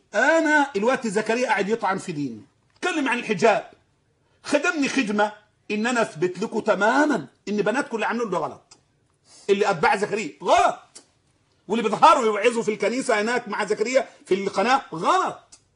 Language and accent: Arabic; Egypt; ولكن بصفة خاصة في مصر، اللي عندنا في مصر